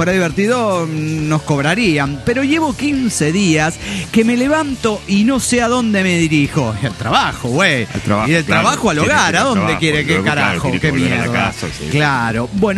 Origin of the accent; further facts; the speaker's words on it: Potosí, Bolivia; Aquí reportándome desde la ciudad más alta del mundo con un frío de mierda. Hace un frío en Bolivia que usted ni se lo imagina.